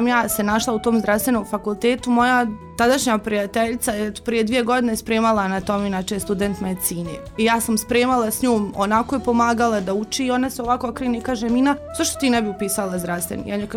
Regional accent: Zenica, Federation of Bosnia and Herzegovina, Bosnia & Herzegovina; tu sam iz Zenice, rođena i odrasla u Zenici. Rođena sam 1. novembra 1991. godine. Završila osnovnu školu Radakovu Skender Kulenović, drugu gimnaziju u Zenici

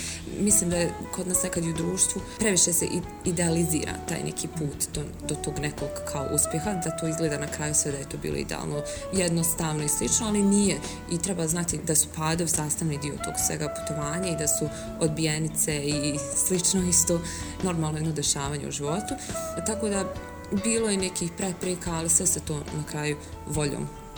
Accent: Zenica, Federation of Bosnia and Herzegovina, Bosnia & Herzegovina; now in Augsburg, Germany; dolazim iz Zenice, inženjerka sam robotike koja trenutno živi i radi u Augsburgu u Njemačkoj.

